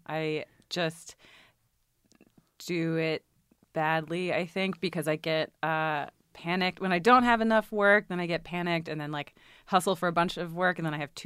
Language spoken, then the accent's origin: English; Richmond, Virginia, United States; I grew up in Richmond, Virginia.